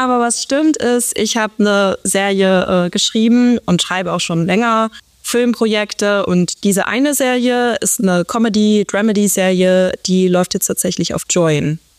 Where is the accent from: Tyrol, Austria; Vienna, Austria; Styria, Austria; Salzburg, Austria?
Salzburg, Austria; Also genau, also aufgewachsen bin ich in Salzburg, genau genommen, und ich war am musischen Gymnasium in Salzburg